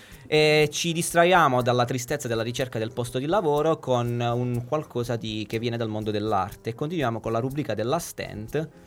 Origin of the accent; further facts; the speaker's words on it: Aosta Valley, Italy; Io sono della Valle d'Aosta.